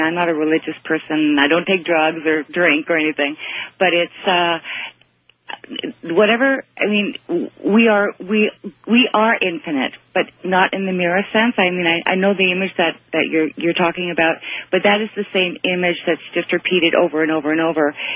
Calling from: Toronto, Ontario, Canada; I'm calling from Toronto, by the way.

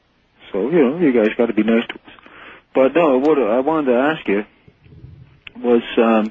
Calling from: Oshawa, Ontario, Canada; I'm calling from Oshawa, Ontario, Canada.

